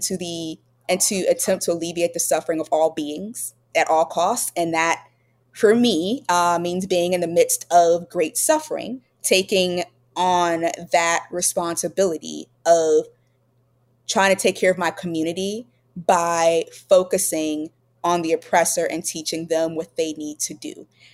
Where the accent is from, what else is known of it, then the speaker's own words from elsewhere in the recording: South Carolina, United States; I think the same thing that drew my ancestors to it. I'm from South Carolina